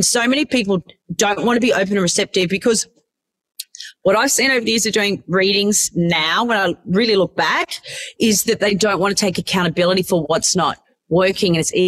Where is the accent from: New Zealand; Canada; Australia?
Australia; also born or lived in Croatia; even though I lived in Australia and I'm Australian, but I was born in Croatia